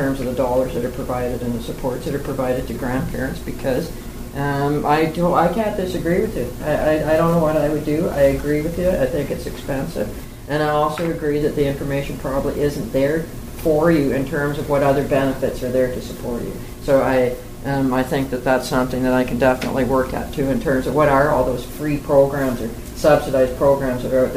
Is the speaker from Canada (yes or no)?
yes; Alberta, Canada; So I came from Alberta.